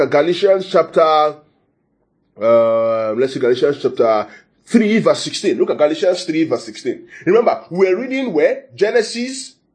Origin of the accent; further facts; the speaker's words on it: Ekiti, Nigeria; The last I checked, I'm from Ekiti State.